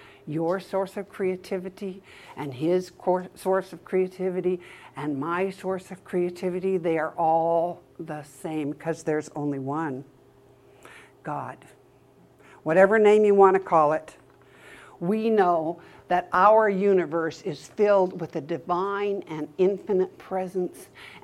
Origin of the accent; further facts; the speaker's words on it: Montana, United States; I grew up in Montana. I had an imaginary horse.